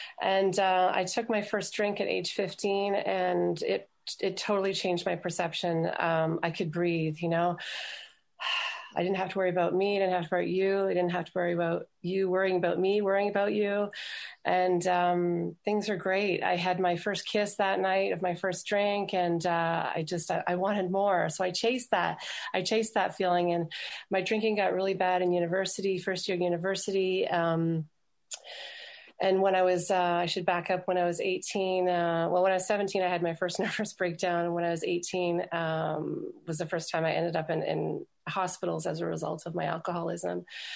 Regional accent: Toronto, Ontario, Canada; I was born and bred in Toronto.

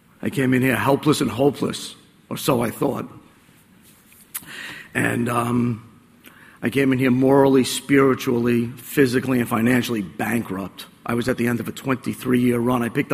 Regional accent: New Jersey, United States; I grew up in Bergen County in New Jersey, and I'd stand up on the street corners in my denim jacket

